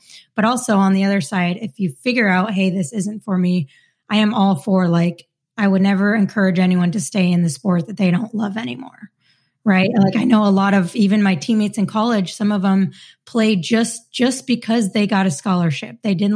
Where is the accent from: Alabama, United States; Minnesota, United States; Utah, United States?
Utah, United States; And then I transferred back to my home state, Utah State, to finish out my last 3 years.